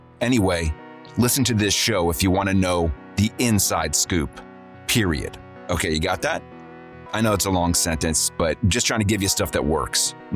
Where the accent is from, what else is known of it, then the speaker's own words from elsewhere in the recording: Ohio, United States; Did you know my hometown in Ohio had a department store called Lazarus?